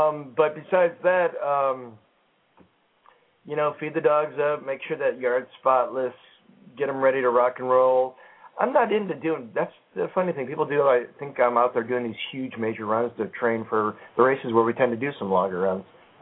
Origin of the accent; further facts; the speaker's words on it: Chicago, Illinois, United States; It's interesting, you know, because I'm coming from Chicago, there ain't too many people.